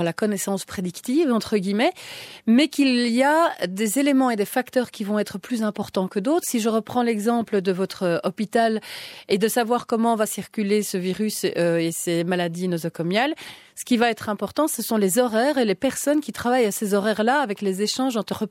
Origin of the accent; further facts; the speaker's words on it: Belgium; même chez nous en Belgique